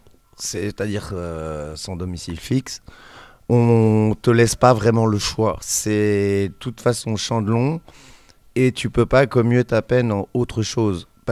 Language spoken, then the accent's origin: French; France; Moi, en tant que Français sans permis sur Genève